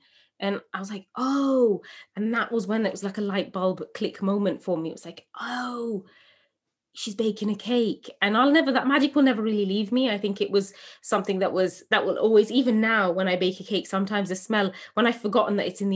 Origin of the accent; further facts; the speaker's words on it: England, United Kingdom; As a young woman growing up in England from a Bangladeshi home, first generation British